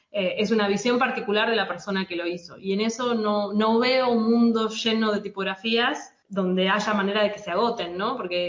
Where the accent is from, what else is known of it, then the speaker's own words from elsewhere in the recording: Buenos Aires, Argentina; Yo soy una diseñadora de tipografías de Argentina. Nací y vivo en Buenos Aires.